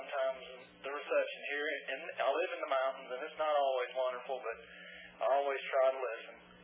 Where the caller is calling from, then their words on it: South Carolina, United States; I'm calling you from South Carolina.